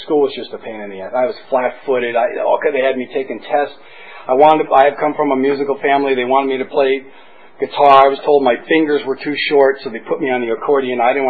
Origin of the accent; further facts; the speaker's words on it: Connecticut, United States; also born or lived in New Jersey; I was born in New Jersey, raised in Connecticut